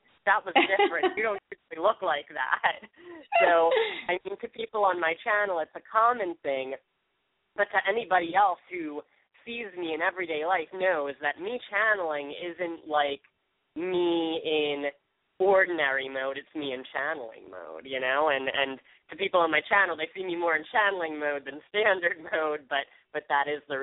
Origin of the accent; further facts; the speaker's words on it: Philadelphia, Pennsylvania, United States; I was with a friend at the Philadelphia Art Museum. I'm from Philadelphia.